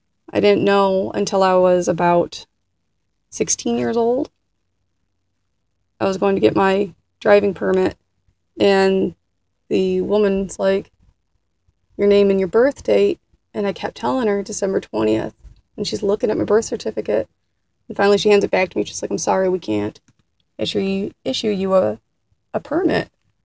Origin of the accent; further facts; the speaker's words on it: Pennsylvania, United States; Where I was born and raised is in northeastern Pennsylvania. We're right above the Anthracite dialect region. So we have some of that influence.